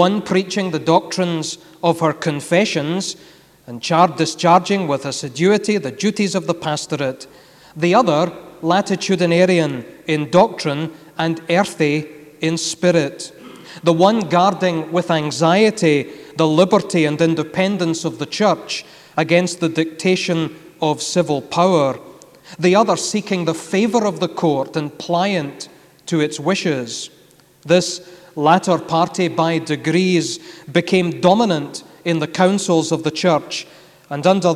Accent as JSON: {"language": "English", "town": "Glasgow", "region": "Scotland", "country": "United Kingdom", "said": "It's always, as a Glaswegian, a thought to come to Edinburgh. However, coming as I do from the city of culture and city of architecture and design"}